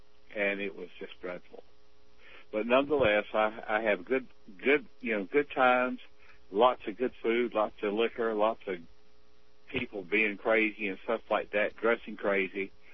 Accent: South Carolina, United States; In my hometown, they had the Carolina Cup.

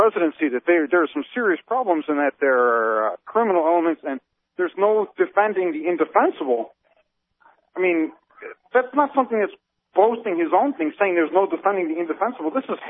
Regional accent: Chicago, Illinois, United States; You know what? I'm from Chicago. I'm a Daily guy. I'm from Chicago.

